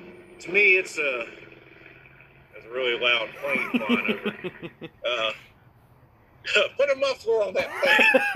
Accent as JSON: {"language": "English", "town": "Macon", "region": "Georgia", "country": "United States", "tie": "born or raised there", "said": "Yeah, I was born here in Macon and only lived outside of Macon for like 2 years. Made my way back"}